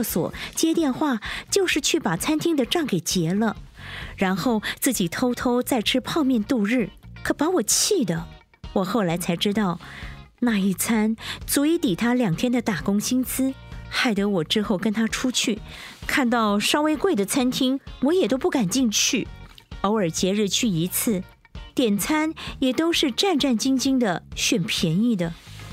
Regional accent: Tianmu, Taipei, Taiwan; 我是土生土长的天母人

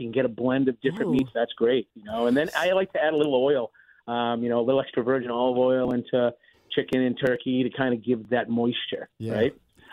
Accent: Billerica, Massachusetts, United States; also born or lived in Newton / Memphis; Yeah, I'm a New England guy, man. Born and bred in New England. I was in Billerick and then Newton is where my family is, right?

